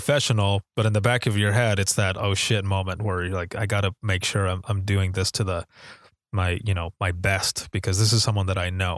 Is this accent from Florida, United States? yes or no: no; Finnville, Michigan, United States; I grew up in Allegan County. So on the west side of that county, I knew everyone. And I grew up in a small town called Finnville.